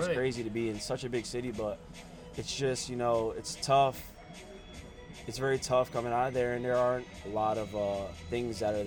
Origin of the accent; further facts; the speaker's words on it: New York City, New York, United States; Yeah, there's a love growing up in New York City, but from a baseball aspect, it was very tough.